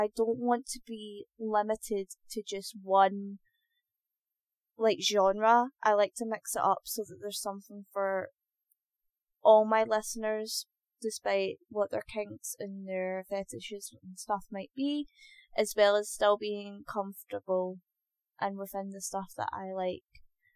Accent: Scotland, United Kingdom; I was born and raised in Scotland, but I am Scottish-Irish. I'm half and half.

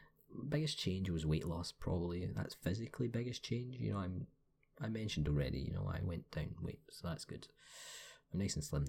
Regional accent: Scotland, United Kingdom; I'm the Scottish stereotype, right? So I ate a lot of haggis and I drank a lot of fucking whiskey. That was awful. Okay. I can talk really Scottish if I want to.

